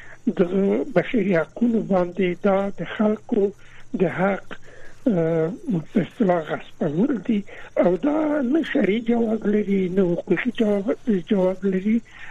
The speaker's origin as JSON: {"language": "Persian", "country": "Afghanistan", "said": "چون خود ما جامعه افغانی هستیم"}